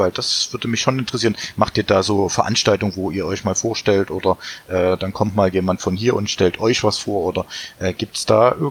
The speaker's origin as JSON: {"language": "German", "town": "Dresden", "region": "Saxony", "country": "Germany", "tie": "born or raised there", "said": "ich bin hier in Dresden geboren und lebe hier seit 38 Jahren. Noch ein paar Jahre älter bin ich, wo ich in anderen Ländern gelebt habe."}